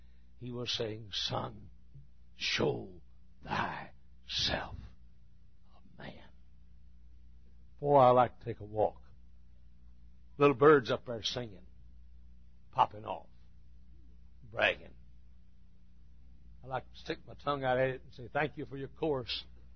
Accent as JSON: {"language": "English", "region": "Texas", "country": "United States", "said": "I was born in Texas, and I'm proud of it. A Texan."}